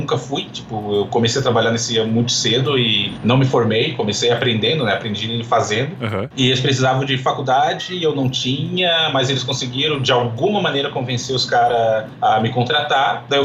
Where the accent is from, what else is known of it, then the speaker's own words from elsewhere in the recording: Florianópolis, Santa Catarina, Brazil; now in São Paulo, Brazil; Eu sou de Floripa, nascido e criado em Floripa. Daí em 2010 eu vim pra São Paulo. Em 2004, se não me engano, voltei por menos de um ano pra Floripa, voltei de novo pra São Paulo. E agora eu tô voltando de vez.